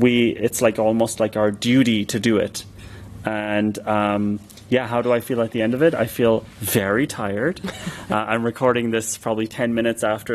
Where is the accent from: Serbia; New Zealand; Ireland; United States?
Ireland; I'm from Ireland originally.